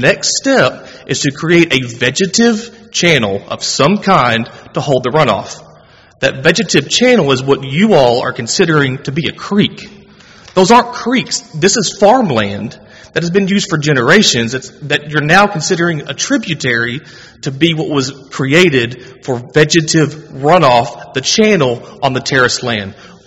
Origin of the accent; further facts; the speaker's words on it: Waxahachie, Texas, United States; I'm born and raised on Butcher Road, actually directly behind Miss Martha.